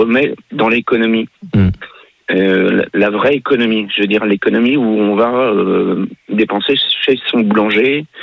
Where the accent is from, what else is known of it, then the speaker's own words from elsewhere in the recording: Palavas-les-Flots, Occitanie, France; Moi, j'ai grandi à Palaval, donc c'est une petite station balnéaire.